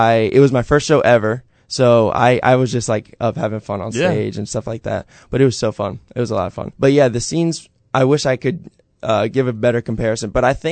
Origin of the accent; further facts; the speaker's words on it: Leesburg, Virginia, United States; Yeah, I'm from Leesburg.